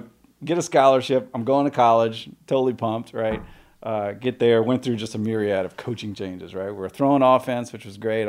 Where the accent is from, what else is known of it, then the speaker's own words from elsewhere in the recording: New Orleans, Louisiana, United States; born there; So, you know, I was born in New Orleans, moved around a bunch.